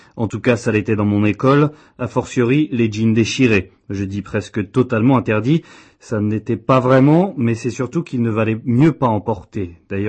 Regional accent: Moravia, Czechia; le mot riflovina, qui s'utilisait quand j'étais petit en Moravie

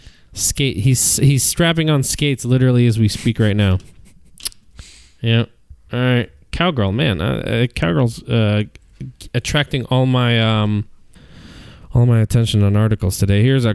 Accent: Bath, New York, United States; Bath, New York. Where are you from? I'm from Bath. Take a bath in Bath.

